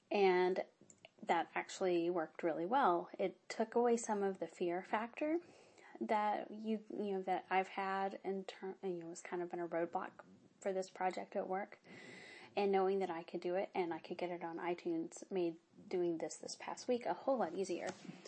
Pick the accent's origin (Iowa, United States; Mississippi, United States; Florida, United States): Mississippi, United States; also born or lived in Austin; I did not grow up in Austin, Texas. I grew up in Mississippi, but I went to high school in Austin, Texas